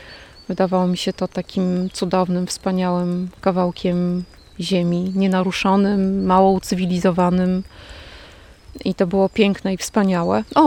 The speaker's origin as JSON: {"language": "Polish", "town": "Warsaw", "region": "Masovian Voivodeship", "country": "Poland", "tie": "born or raised there", "said": "Pochodzę z Warszawy. Urodziłam się, wychowałam, skończyłam tam wszystkie szkoły. Tam był cały mój świat, wszyscy znajomi, przyjaciele, rodzina."}